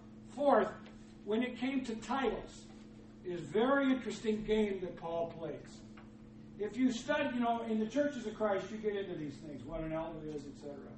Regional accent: Freeport, Illinois, United States; I grew up in Freeport, Illinois.

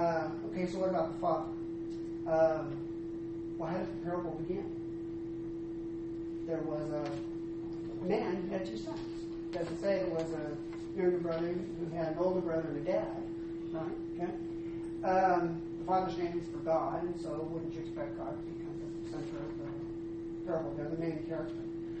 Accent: United States; And I think, as Americans, growing up in English classes, we're often tempted

